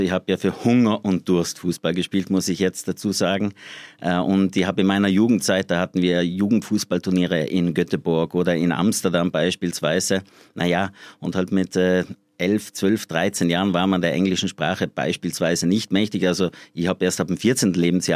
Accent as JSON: {"language": "German", "region": "Trentino-Alto Adige", "country": "Italy", "tie": "born or raised there", "said": "in Südtirol aufzuwachsen, das muss ich auch dazu sagen, das war halt, ich bin zweisprachig aufgewachsen"}